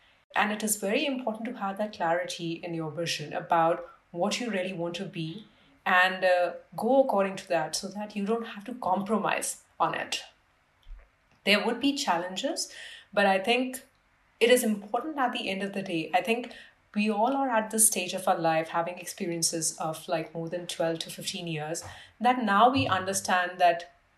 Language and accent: English; India; moved away as an adult; now in United States; And I think as an Indian coming into a US education system, it was quick 9 months to kind of, be in the market searching for jobs.